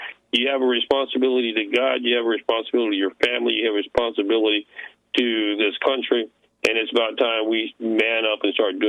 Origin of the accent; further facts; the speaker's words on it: South Carolina, United States; especially since I'm from South Carolina